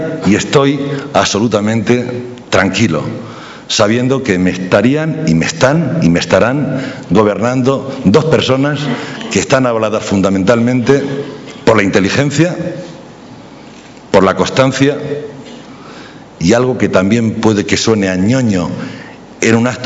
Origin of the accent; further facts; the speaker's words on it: Castilla-La Mancha, Spain; siendo como soy de Castilla-La Mancha